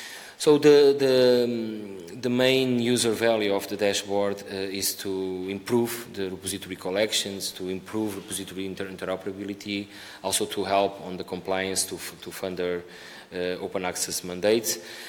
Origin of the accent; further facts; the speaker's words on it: Portugal; I come from the University of Minho, from Portugal.